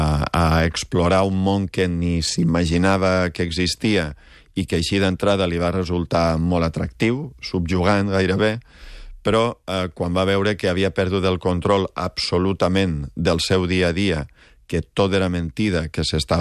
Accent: Valencian Community, Spain; perquè jo sóc valencià i he viscut moltíssimes festes d'aquest tipus

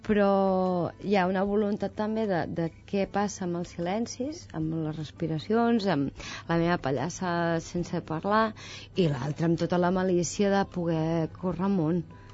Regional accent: Valls, Catalonia, Spain; I jo sóc de Valls, llavors allà hi havia una escola de ballet

